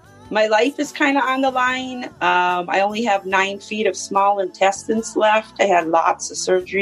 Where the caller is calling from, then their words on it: Minnesota, United States; Minnesota.